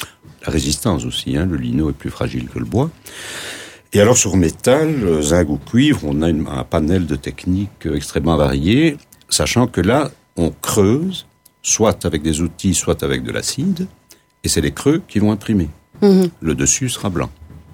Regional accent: Belgium; je suis belge d'origine.

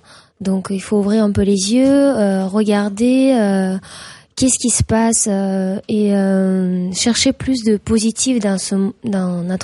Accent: Kazakhstan; qui travaille aussi avec mon pays natal, Kazakhstan.

